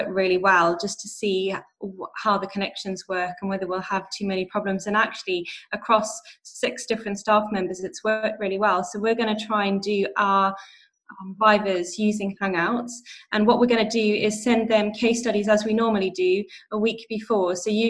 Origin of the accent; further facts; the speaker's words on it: Zimbabwe; a message to say that I'm from Zimbabwe.